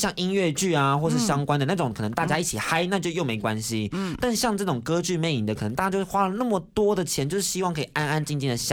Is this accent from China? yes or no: no; Taiwan; 身在台湾，身为台湾人真的是与有荣焉。